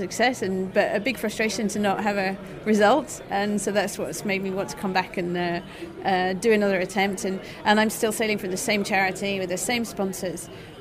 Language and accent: English; United Kingdom; now in France; I live in France, but I am British.